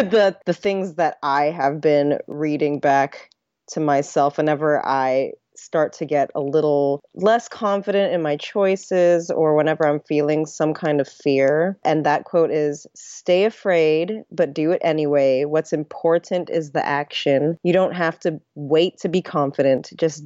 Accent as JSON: {"language": "English", "town": "San Francisco", "region": "California", "country": "United States", "tie": "born or raised there", "lives_now": "Los Angeles, United States", "said": "I am a Bay Area native. I was born in San Francisco, Bay Area, and have lived there for most of my life. I just recently moved over to Los Angeles, where I reside now."}